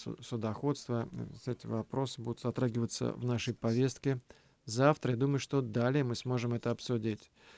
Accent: Belgium; это компания из моего родного города, даже больше.

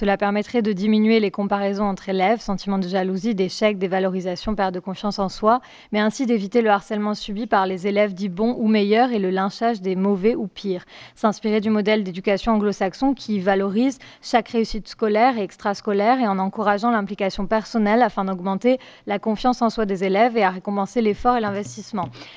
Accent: France; nous en tant que Français

